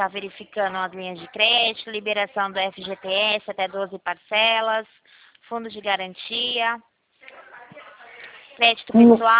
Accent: Rio Claro, São Paulo, Brazil; eu sou aqui do Rio Claro, interior de São Paulo.

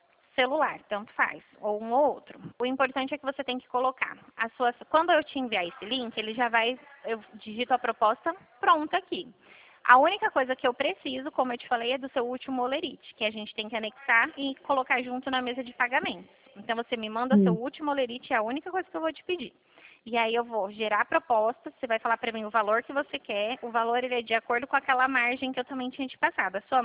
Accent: Dracena, São Paulo, Brazil; Eu sou de Dracena, interior de São Paulo.

